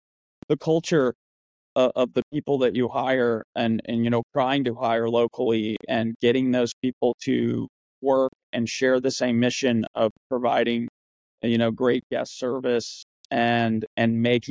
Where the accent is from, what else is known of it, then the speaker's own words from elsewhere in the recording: West Virginia, United States; I'm originally from West Virginia, and we're building a hotel there.